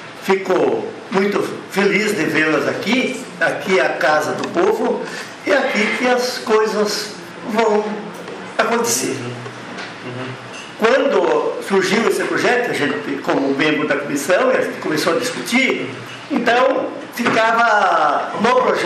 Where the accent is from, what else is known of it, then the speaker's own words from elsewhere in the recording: Rio Grande do Sul, Brazil; porque nós somos gaúchos, né?